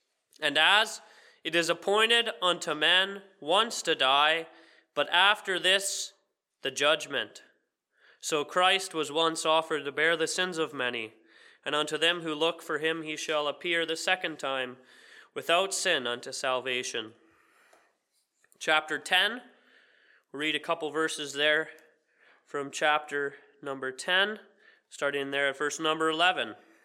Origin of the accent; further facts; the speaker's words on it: Bancroft, Ontario, Canada; I'm from Bancroft, Ontario. I've been here on the island for a few months and in fellowship in Pope Road and headed back to Ontario here soon.